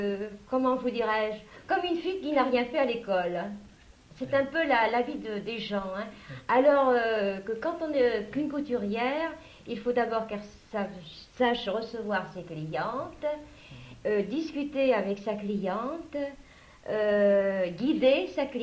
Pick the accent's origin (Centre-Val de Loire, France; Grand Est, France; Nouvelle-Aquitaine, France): Centre-Val de Loire, France; Orléans; born there; also born or lived in Limousin; Nous sommes partis, j'étais très très petite, nous sommes partis 10 ans dans le Limousin. Et quand mes parents ont eu leur changement pour revenir à Orléans